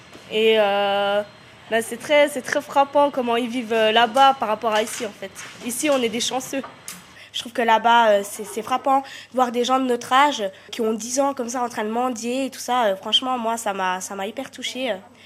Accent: Switzerland; born there; je suis une Vietnamienne que dire, ouais, en fait, je suis née en Suisse. Je suis suisse.

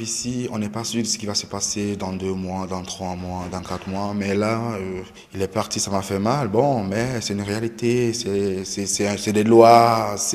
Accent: Cameroon; moi je suis camerounais et puis ça fait qu'on ne peut pas dialoguer.

